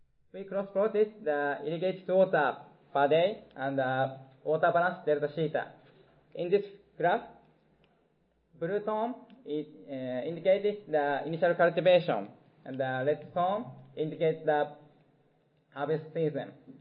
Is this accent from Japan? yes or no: yes; Japan; English is a second language; o everyone … from Japan.